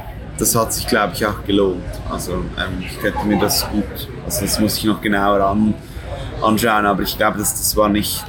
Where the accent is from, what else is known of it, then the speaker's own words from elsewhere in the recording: Switzerland; Ich bin durch Olten gefahren. Das ist eine Stadt, 5 Minuten von meiner Heimatstadt.